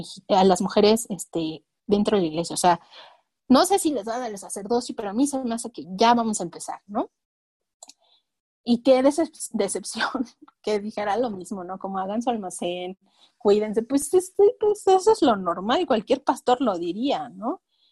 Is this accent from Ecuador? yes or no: no; Morelos, Mexico; Y en Morelos, de donde soy, hay una en Jojutla, que me queda lejos.